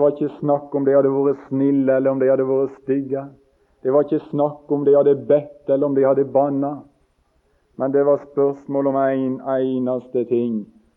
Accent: Osterøy, Vestland, Norway; Vi hadde en gammel originalpredikant hjemme på Osterøy.

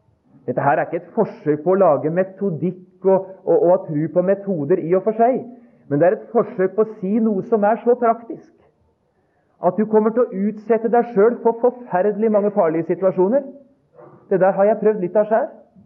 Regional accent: Vestland, Norway; Jeg kommer fra Sotra

